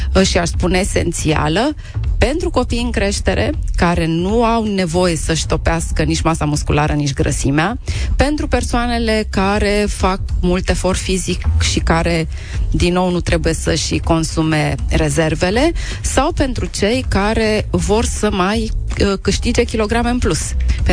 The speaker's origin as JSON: {"language": "Romanian", "country": "Romania", "said": "Noi, ca români, cred că avem un pic din toate."}